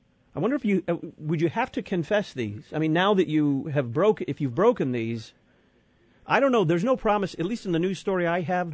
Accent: Texas, United States; You know, when you come into, I think it's my home state, Texas.

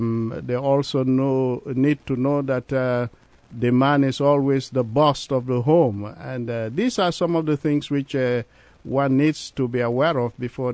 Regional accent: Gambia; take, for example, my home country, the Gambia, women are expected.

